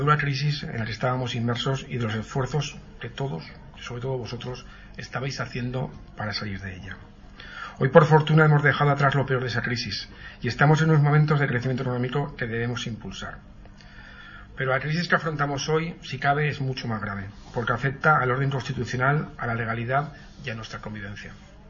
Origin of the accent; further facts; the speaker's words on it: Huesca, Aragon, Spain; La mayor parte de mi trayectoria política ha estado vinculada a Aragón y a mi ciudad natal, a mi querida Huesca, de la que con mucho orgullo he sido concejal y visito todos los fines de semana.